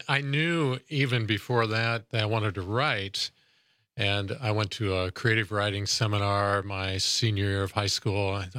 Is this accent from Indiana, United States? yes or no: yes; Auburn, Indiana, United States; got a call one day from the editor of the paper in my hometown of Auburn, Indiana, a town of about 8,000 in northeast Indiana.